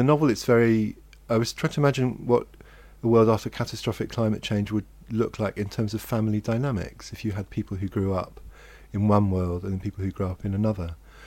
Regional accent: Hong Kong; also born or lived in Germany; I was born in Germany, my dad was born in Africa, I grew up mainly in Hong Kong, my mum was Irish, we moved around really a lot when I was a kid.

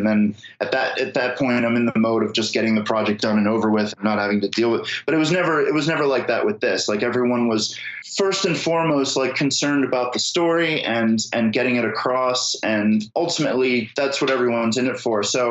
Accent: Philadelphia, Pennsylvania, United States; now in Brooklyn, United States; And then, I live in Brooklyn, but I'm from Philadelphia originally.

